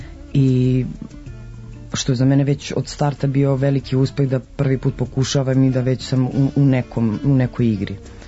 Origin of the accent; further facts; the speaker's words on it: Valjevo, Kolubara District, Serbia; moved away as an adult; also born or lived in Novi Sad / Sombor / Kruševac / Belgrade; Da, ja sam rođena u Valjevu, tamo sam završila osnovnu i srednju školu, upisala sam akademiju u Novom Sadu